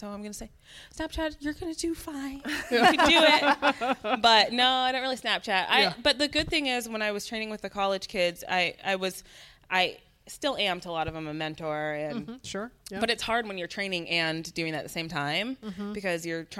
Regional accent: Santa Clarita, California, United States; Southern California. I'm from Santa Clarita Valley, and it's just a small town right outside, of LA, I guess you'd say.

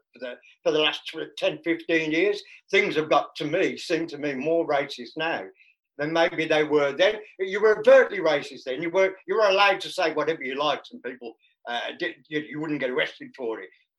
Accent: Birmingham, West Midlands, United Kingdom; but I'm a Brummie and I come from a normal working class English family

